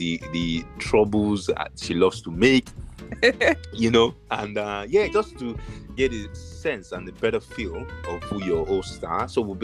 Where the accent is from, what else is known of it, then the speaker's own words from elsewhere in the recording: Nigeria; growing up in Nigeria